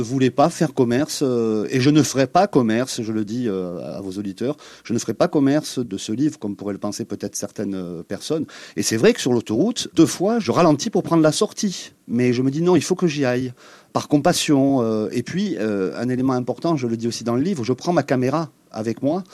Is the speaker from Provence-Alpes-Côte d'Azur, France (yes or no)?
yes; Martigues, Provence-Alpes-Côte d'Azur, France; born there; le village du Vernet, je n'y suis pas né, je suis né à Martigues, mais j'y vais pratiquement tout le temps.